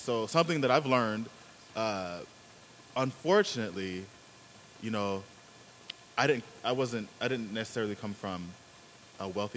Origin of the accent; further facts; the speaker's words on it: Atlanta, Georgia, United States; I'm from Atlanta. And so every time I call back home